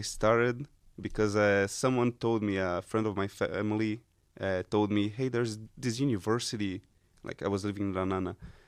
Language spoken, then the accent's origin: English; Brazil; moved away; I came from Brazil, a place that I had to run away from the army. In Brazil, it's mandatory for all the men to register when they are 18.